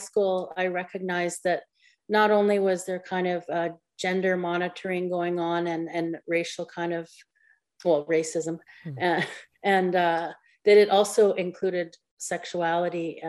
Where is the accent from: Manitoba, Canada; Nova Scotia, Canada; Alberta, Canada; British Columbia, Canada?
Manitoba, Canada; I'm from Opaskwayak Cree Nation